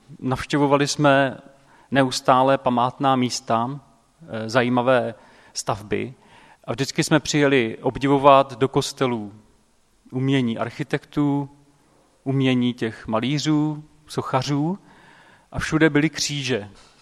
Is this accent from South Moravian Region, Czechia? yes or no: no; Vsetín, Zlín Region, Czechia; now in Prague, Czechia; původně pocházím ze Vsetína, z Moravy a studoval jsem tady v Praze, bydlím v Praze.